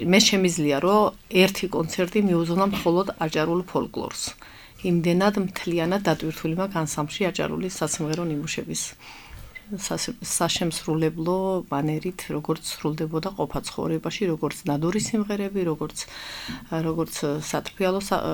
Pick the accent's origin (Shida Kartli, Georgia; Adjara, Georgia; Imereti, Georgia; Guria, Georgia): Adjara, Georgia; ზემო აჭარის ფოლკლორს რაც შეეხება, ამ ყოფა ცხოვრებაში გავიზარდე მე თვითონ ამ ფოლკლორის წიაღში, რო ვთქვათ, ჩემი ოჯახი არის მუსიკალური ოჯახი, დედა ჩემი არის ეთნოფორი.